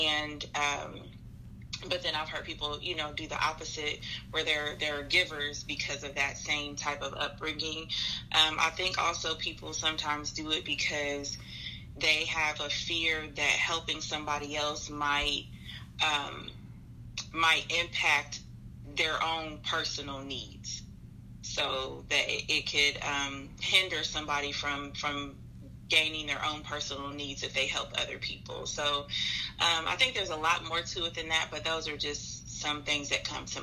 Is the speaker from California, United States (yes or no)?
no; Columbus, Ohio, United States; I'm from Columbus, Ohio.